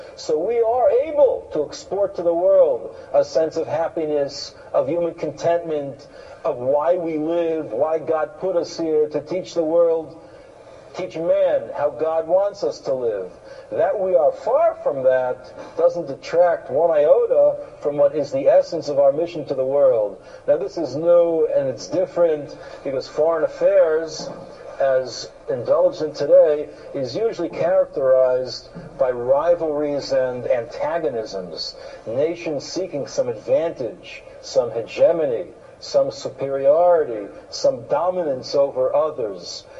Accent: Bronx, New York, United States; I grew up in the Bronx.

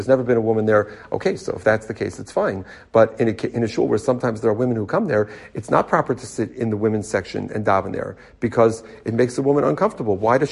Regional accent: Baltimore, Maryland, United States; And I remember this growing up in the Aguda in Baltimore, they have two women's sections.

